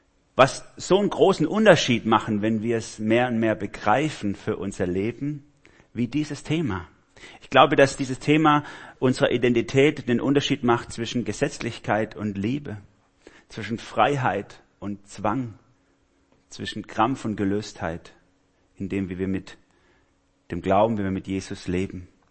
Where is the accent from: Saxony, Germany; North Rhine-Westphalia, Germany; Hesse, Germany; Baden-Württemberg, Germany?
Baden-Württemberg, Germany; Also ich bin Schwabe, falls ihr es noch nicht gemerkt habt.